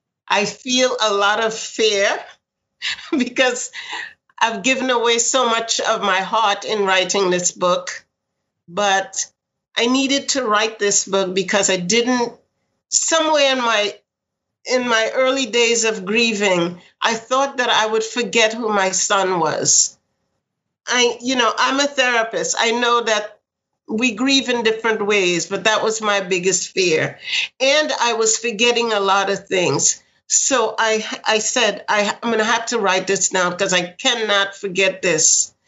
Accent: New York, United States; well, I grew up in Queens.

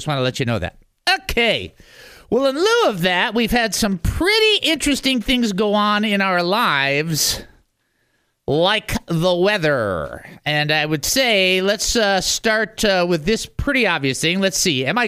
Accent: Phoenix, Arizona, United States; also born or lived in Detroit; Okay, now I'm from Phoenix. I spent time in Detroit, but I also lived in Phoenix, where it was 118, and I used to help put swamp coolers in attics during August.

